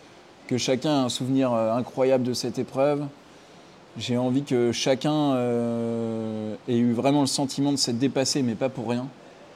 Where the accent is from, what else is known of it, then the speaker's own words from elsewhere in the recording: France; je suis un bon français